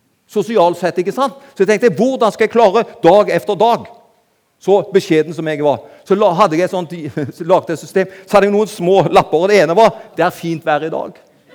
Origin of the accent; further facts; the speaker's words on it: Karmøy, Rogaland, Norway; Jeg kommer fra Karmøy utenfor Haugesund.